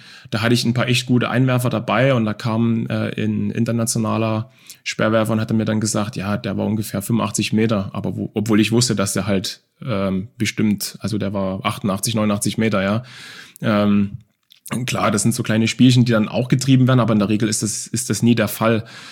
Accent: Dresden, Saxony, Germany; ich bin in Dresden, in Leubnitz-Neuostrau groß geworden, in einer Plattenbausiedlung. Wir hatten eine Vierraumwohnung oder 3,5-Raumwohnung auf 70, 75 Quadratmeter.

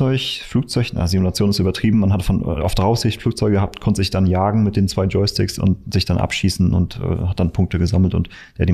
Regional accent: Mecklenburg-Vorpommern, Germany; In der Nähe von Schwerin in Mecklenburg.

